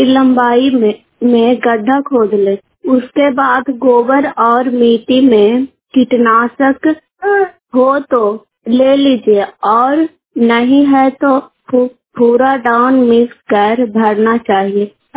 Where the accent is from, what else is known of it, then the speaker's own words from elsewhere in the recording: Pagera, Uttar Pradesh, India; ग्राम पगेरा Dhanaura block के रहने वाली हूँ।